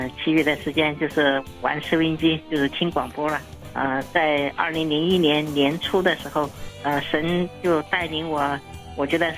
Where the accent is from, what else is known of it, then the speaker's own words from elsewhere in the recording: Xingyi, Guizhou, China; 我是来自贵州兴义，我是出生于1988年，今年32岁。